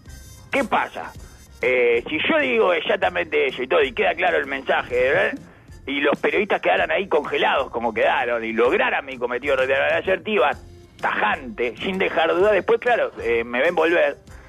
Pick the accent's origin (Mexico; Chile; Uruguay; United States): Uruguay; Es raro que el de ingenio uruguayo haya salido ese chiste. Que no tenemos, no somos argentinos